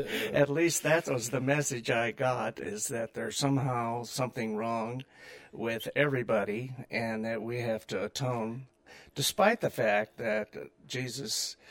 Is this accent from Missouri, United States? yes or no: yes; Kirkwood, Missouri, United States; I grew up in St. Louis, Missouri, actually a suburb called Kirkwood. And my parents were what I would call middle-class Christians.